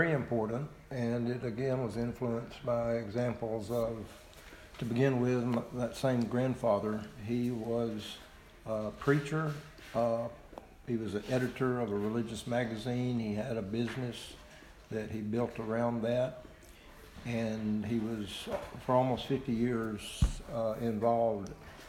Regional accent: Austin, Texas, United States; I was born and raised in Austin.

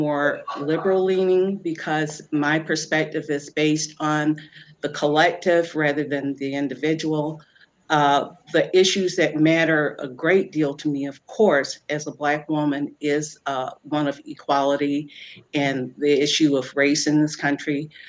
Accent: Chagrin Falls, Ohio, United States; also born or lived in Florida; I was born in Florida, grew up mainly in the Cleveland area, most of my life in the Chagrin Falls area.

